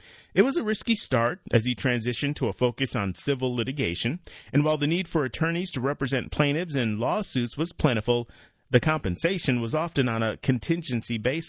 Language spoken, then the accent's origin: English; Robbins, North Carolina, United States; from where I grew up back in Robbins